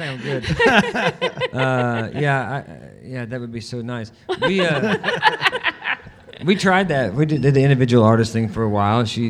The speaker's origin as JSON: {"language": "English", "region": "Oklahoma", "country": "United States", "said": "And we're like, hey, yeah, I'm from Oklahoma."}